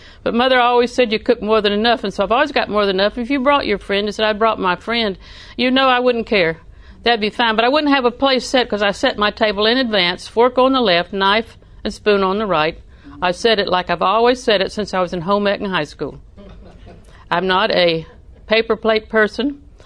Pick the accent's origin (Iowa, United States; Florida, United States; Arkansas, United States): Florida, United States; Auburndale; also born or lived in Winter Haven / Lakeland; I'm a southerner with sand in the shoes. You know how that goes. I was raised in Winter Haven, Lakeland, Auburndale. And Auburndale is my home, so you can tell.